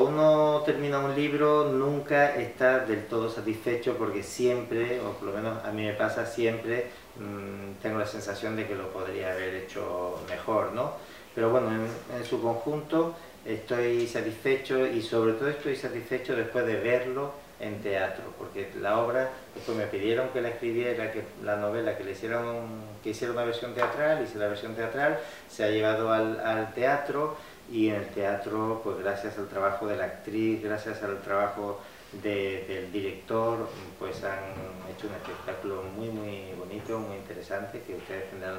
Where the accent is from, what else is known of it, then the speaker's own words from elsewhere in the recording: Tangier, Tanger-Tetouan-Al Hoceima, Morocco; Yo nací en Tánger, que es una ciudad marroquí de padres españoles, pero nací en Tánger, una ciudad que está en el norte de Marruecos, y viví ahí durante Marruecos durante 27 años.